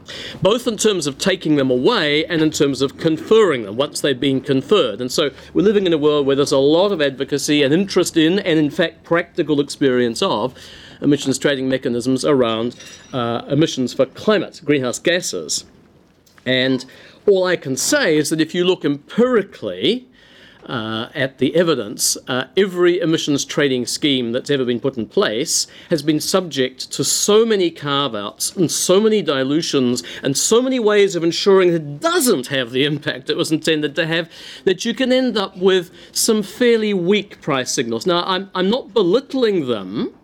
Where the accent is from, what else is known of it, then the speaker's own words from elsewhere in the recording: New Zealand; I come from New Zealand, and my country has just put in place